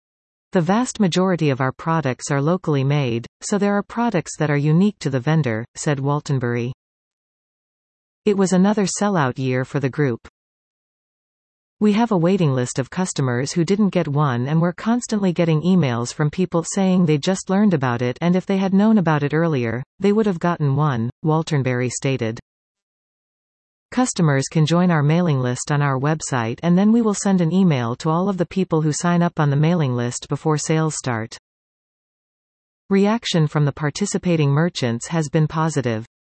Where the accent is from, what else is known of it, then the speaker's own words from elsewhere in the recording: North Bay, Ontario, Canada; We're all from North Bay, we grew up with these businesses.